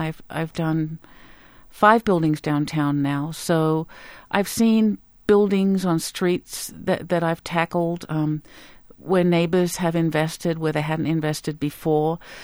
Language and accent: English; Australia; also born or lived in New York City; now in Pittsburgh, United States; I'm not a Pittsburgher originally. I grew up in Australia, and I went to school in New York City.